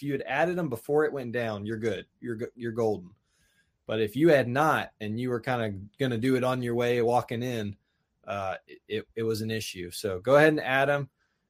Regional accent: Birmingham, Alabama, United States; Yes, I grew up with one in Birmingham.

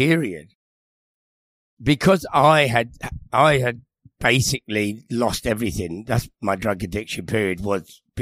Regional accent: Harrow, London, United Kingdom; now in Kensington and Chelsea, United Kingdom; In Harrow, which sounds really lovely.

